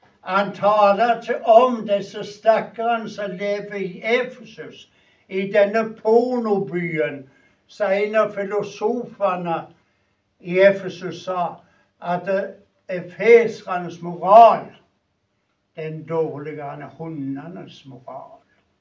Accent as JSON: {"language": "Norwegian", "town": "Fiskå", "region": "Rogaland", "country": "Norway", "said": "Jeg er fra Fiskå nå. En times reise fra Stavanger."}